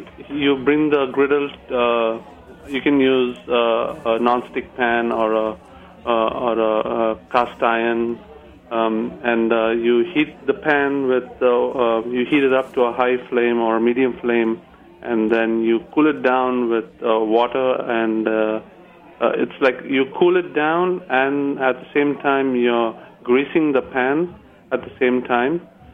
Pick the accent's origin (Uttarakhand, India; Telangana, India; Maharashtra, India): Telangana, India; Hyderabad; I'm from South India. The city is Hyderabad, India. I grew up eating dosas, idlis, vadas, uttapams